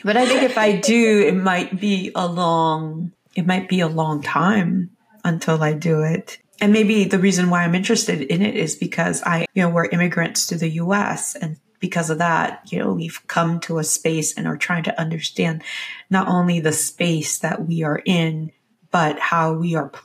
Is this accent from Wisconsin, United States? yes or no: no; Boston, Massachusetts, United States; I grew up mostly in Boston, and so redlining, man, we see it quite a bit in Boston.